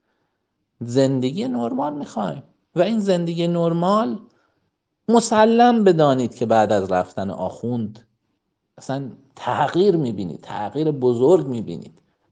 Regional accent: Iran; ما آلمان نیستیم، ترکیه نیستیم، ما حتی نمیدونم بلژیک نیستیم، ما ایرانیم

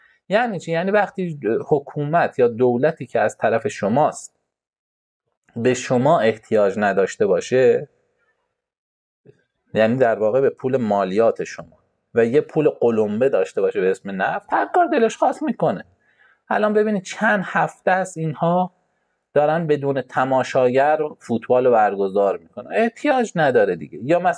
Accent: Iran; من به عنوان یه ایرانی چقدر سهم دارم تو این کشور

